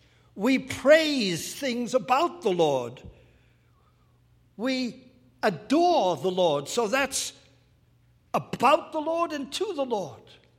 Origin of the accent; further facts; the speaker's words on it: England, United Kingdom; moved away; You may have noticed I'm from England a long time ago.